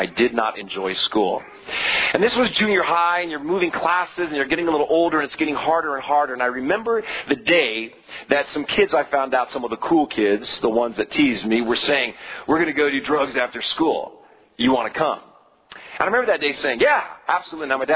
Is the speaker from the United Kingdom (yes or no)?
no; California, United States; I was raised in Northern California by very pious parents, much like Timothy had been by Eunice and his grandmother.